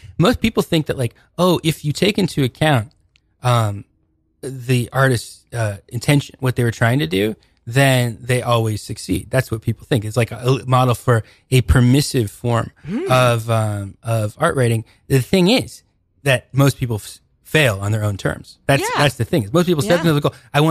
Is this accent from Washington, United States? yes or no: yes; Seattle, Washington, United States; I'm from Seattle originally. But I grew up on a sailboat.